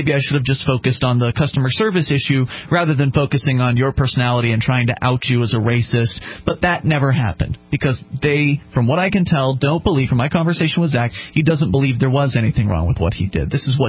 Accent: the South, United States; I grew up in the South.

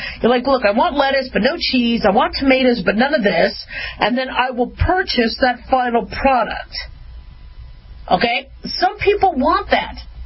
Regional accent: Nevada, United States; this bill is being sponsored by Senator Dean Heller of Nevada, my home state

